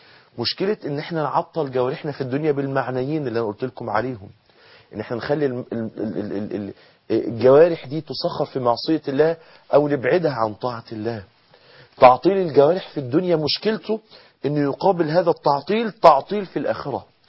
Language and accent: Arabic; Mansoura, Dakahlia, Egypt; وتدور الأيام ويبقى في كارثة عندنا في المنصورة، مصيبة في المنصورة